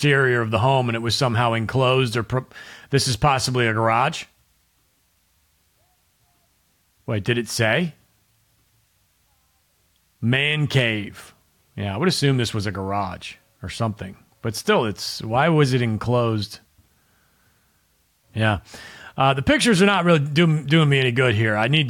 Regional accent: Nebraska, United States; I'm from Nebraska, which is right next door. I literally grew up 5 minutes from Iowa

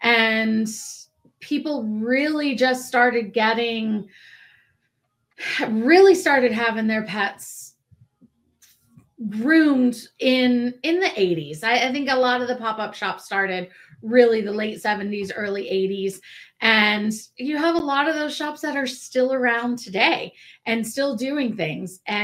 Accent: Kentucky, United States; So I grew up in Kentucky and I rode horses and worked actually at Churchill Downs.

